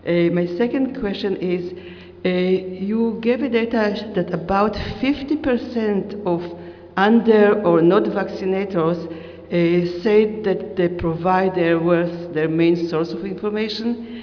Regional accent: Massachusetts, United States; I'm from Massachusetts.

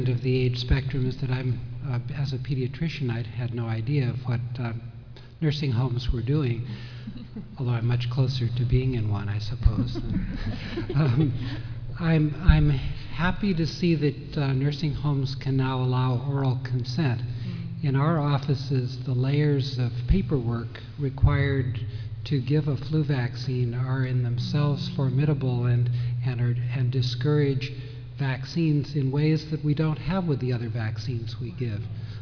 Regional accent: Albuquerque, New Mexico, United States; from Albuquerque, and I'm a pediatrician also.

